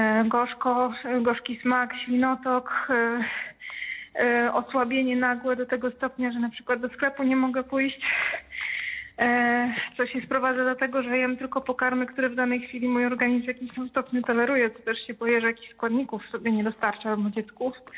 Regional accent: Bydgoszcz, Kuyavian-Pomeranian Voivodeship, Poland; jestem z Bydgoszczy.

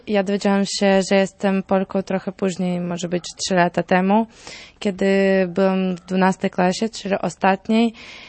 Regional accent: Moldova; więc ja byłam urodzona w Mołdawii i pochodzę z Mołdawii.

